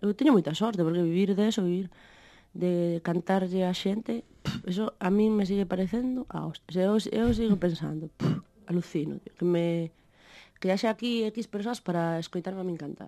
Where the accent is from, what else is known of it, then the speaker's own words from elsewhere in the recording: Galicia, Spain; como galega